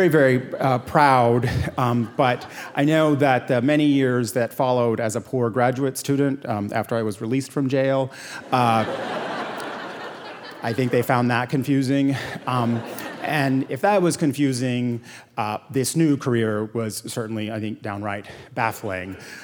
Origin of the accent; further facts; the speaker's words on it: Puerto Rico; And growing up in Puerto Rico, my parents were strict.